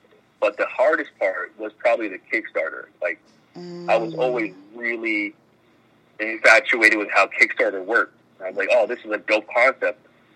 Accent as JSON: {"language": "English", "town": "Toronto", "region": "Ontario", "country": "Canada", "said": "I am in Canada. I'm in Toronto right now, but by way of Jamaica. I'm first-generation Canadian, but I'm Jamaican-Canadian as well at the same time."}